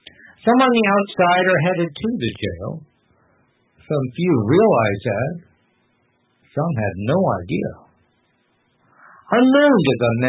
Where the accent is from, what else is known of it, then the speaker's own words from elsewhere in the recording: Moon Rock Lake, Ohio, United States; Well, it's been another long week in Moon Rock Lake, Ohio, my hometown at the end of the empire.